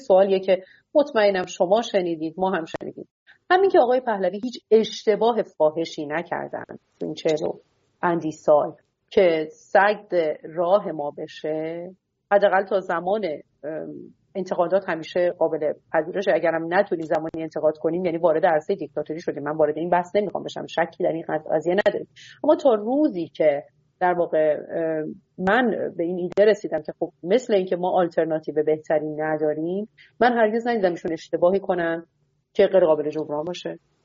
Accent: Iran; من به عنوان یک ایرانی، یک فردی که یک حق رأی داره

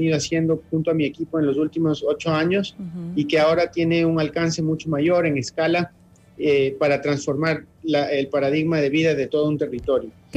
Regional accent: Ecuador; Lo importante es sentirnos capaces de hacerlo como seres humanos, en este caso como ecuatorianos

